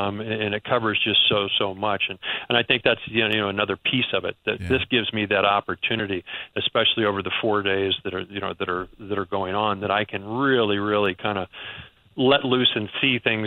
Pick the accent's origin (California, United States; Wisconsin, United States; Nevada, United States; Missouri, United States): Missouri, United States; I'm from the Midwest. I'm from Missouri.